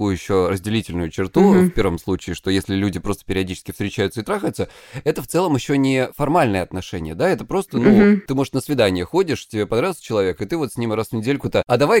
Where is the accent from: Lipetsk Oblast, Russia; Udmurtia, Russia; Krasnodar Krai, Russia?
Krasnodar Krai, Russia; мне 37 лет, я психолог, я мужик, я лысый, и я с Кубани, не путать с губами.